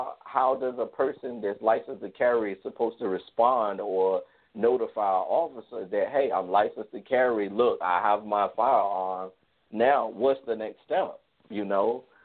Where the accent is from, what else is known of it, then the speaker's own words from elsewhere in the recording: Virginia, United States; now in Brooklyn, United States; I live in Brooklyn currently. I've been residing here for 10 years, but I'm born and raised in Virginia and the Hampton Roads area, close to Jamestown.